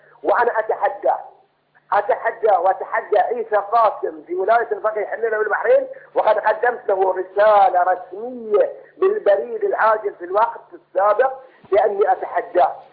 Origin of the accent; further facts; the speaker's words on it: Qatar; حصل عندنا في قطر